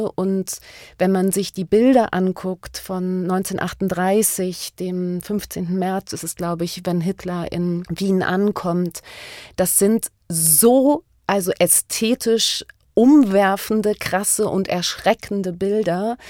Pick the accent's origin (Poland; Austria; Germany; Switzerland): Germany; Lower Saxony; Und ich selber bin in der Mitte von Deutschland sozialisiert. Ich komme aus Niedersachsen in der Nähe von Göttingen und ich komme aus einer kleinen Stadt, wo es ein KZ gab.